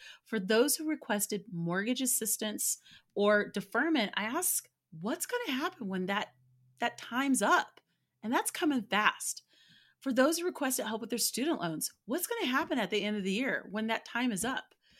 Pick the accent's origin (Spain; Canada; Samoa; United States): United States; for the first time in my life as an American, I experienced being pitied because of the country that I'm from.